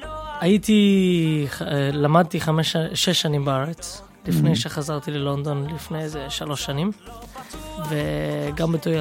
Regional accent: London, United Kingdom; אני גדלתי בלונדון, שאין סרט ויז'ניץ שמה. לתקופה התפללנו בסדיגורה, אבל אני, ברוך השם, נשארתי ברסלב.

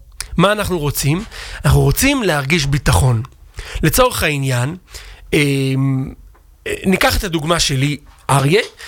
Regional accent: Jerusalem, Jerusalem District, Israel; כי אני מירושלים, אני לא מספיק יודע

